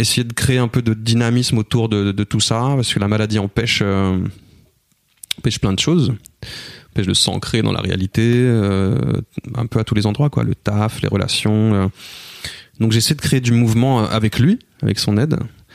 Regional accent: Cergy, Île-de-France, France; mais on a grandi à Cergy

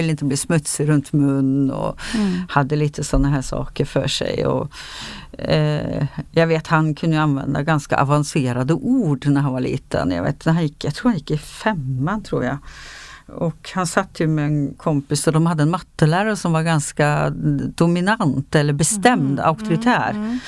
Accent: Norway; Ja, jag är norsk.

